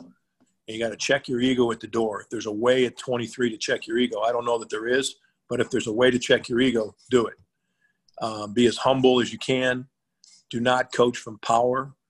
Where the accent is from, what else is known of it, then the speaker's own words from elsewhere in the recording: Syracuse, New York, United States; Well, I'm Irish. I grew up in an Italian neighborhood in Syracuse.